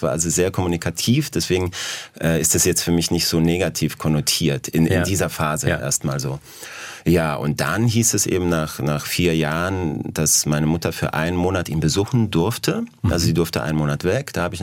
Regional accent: Świętochłowice, Silesian Voivodeship, Poland; moved away; also ich komme aus Świętochłowice, das ist bei Katowice, das ist Oberschlesien

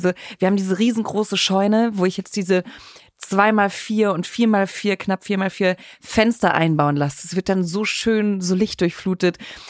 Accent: Unterrotenstein, Baden-Württemberg, Germany; also born or lived in Rottweil; Die älteste Stadt Baden-Württembergs, hat eine tolle Fasnet. Ist meine Heimat, bin ich geboren. Ich liebe Rottweil.

